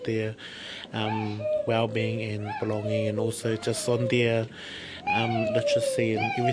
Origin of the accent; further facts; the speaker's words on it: Porirua, Wellington, New Zealand; actually, I'm from Porirua.